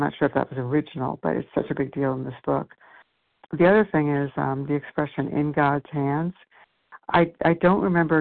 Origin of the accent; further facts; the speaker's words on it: New York, United States; New York.